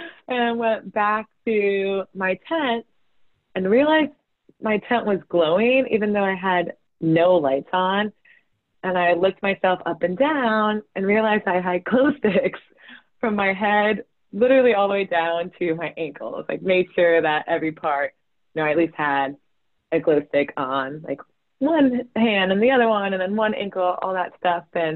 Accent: Rutland, Vermont, United States; which is near my hometown in southern Vermont. I'm from Rutland.

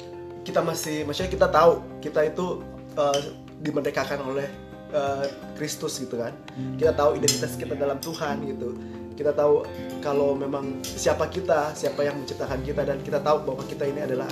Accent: Jakarta, Indonesia; now in Manado, Indonesia; Secara kan gue dulu dari Jakarta terus pindah ke Manado.

